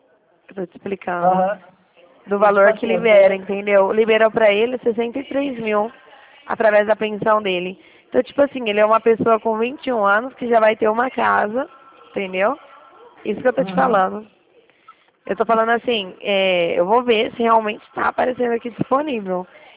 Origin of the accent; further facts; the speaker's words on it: Dracena, São Paulo, Brazil; Eu sou de Dracena, não sei se você conhece aqui.